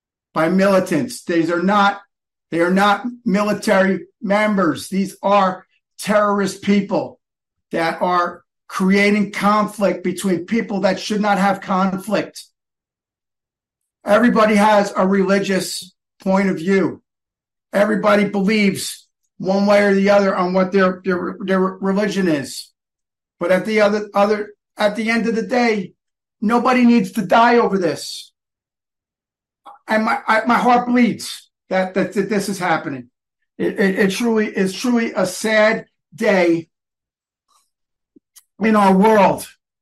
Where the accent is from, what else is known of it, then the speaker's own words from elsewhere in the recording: New Jersey, United States; I'm from Bergen County, New Jersey. I have a long, deep history with Teaneck, New Jersey, which has a very large Jewish population.